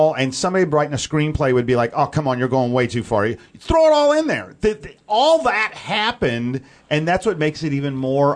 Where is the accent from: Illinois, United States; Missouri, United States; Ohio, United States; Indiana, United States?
Missouri, United States; St. Louis; And I remember growing up on Blues hockey with my dad, and I'd save my money and go to a Blues game.